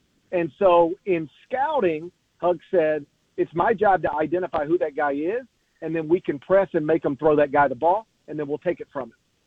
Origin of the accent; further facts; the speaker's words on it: Memphis, Tennessee, United States; my hometown franchise, the Memphis Grizzlies